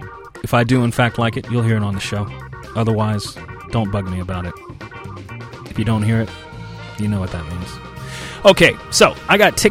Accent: Georgia, United States; there's music from a group from my home state, from Georgia.

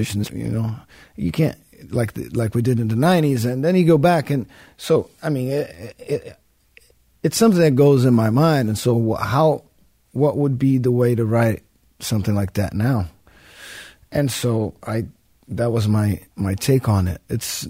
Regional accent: Brazil; moved away as an adult; now in United States; I'm from Brazil, and I moved to the United States slowly because of work with … first and then … all that. It's been 7 years now.

